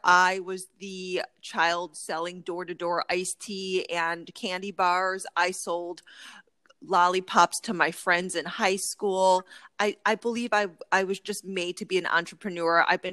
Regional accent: Midwest, United States; now in California, United States; I grew up in the Midwest. We did not have mountains then, and it was really cold

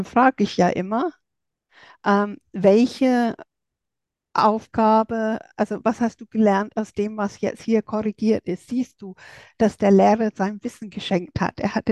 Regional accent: England, United Kingdom; wie die Schulen bei uns in England gewesen sind, als ich damals da war.

